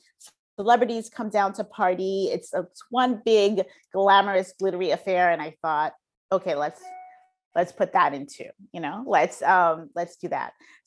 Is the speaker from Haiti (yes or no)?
yes; Haiti; also born or lived in New York, United States; And then I grew up in, I was born here in New York, but then my family moved to Haiti